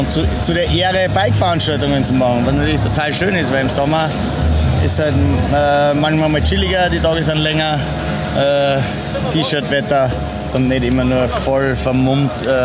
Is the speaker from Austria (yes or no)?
yes; Austria; now in Munich, Germany; Also ich habe eine Veranstaltungsagentur in München, sitze in München, bin eigentlich Österreicher.